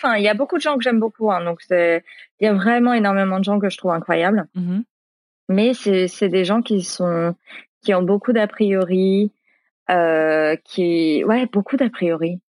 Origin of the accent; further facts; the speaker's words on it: France; Je fais « Putain, mais foutez-moi la paix, je suis française. Enfin, j'ai habité ici, je sais pas ce que vous voulez de plus. »